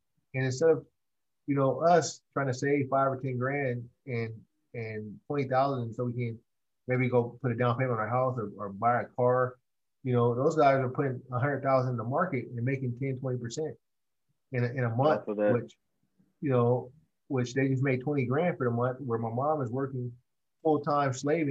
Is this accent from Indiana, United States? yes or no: no; Oakland, California, United States; I'm from Oakland, and I would get on the BART and I would go to school in San Francisco.